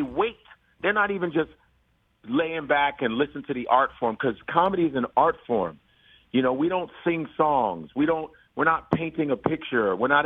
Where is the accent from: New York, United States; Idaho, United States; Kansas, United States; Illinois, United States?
Illinois, United States; Chicago; growing up in Chicago, I would stay up later than most kids. And my father would be like, and, you know, I'm Nigerian.